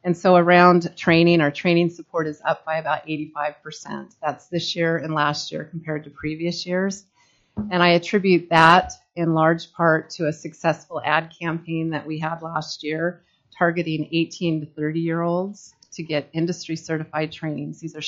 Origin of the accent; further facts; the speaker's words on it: Juneau, Alaska, United States; I grew up in Juneau, longtime family ties here in the region. My great-grandparents first settled in Wrangell. They were immigrants from Sweden, and my family has been here ever since.